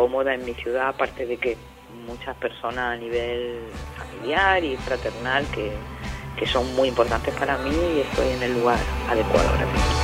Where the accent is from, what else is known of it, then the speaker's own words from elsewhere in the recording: Granada, Andalusia, Spain; moved away; also born or lived in Madrid; me fui de Granada hace 25 años, llegué a un Madrid que empezaba, ¿no?, a explotar en multiculturalidad